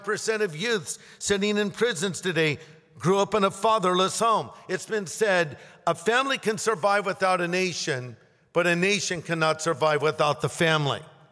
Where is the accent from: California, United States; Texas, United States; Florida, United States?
California, United States; I'm from Southern California. We have a lot of beaches there.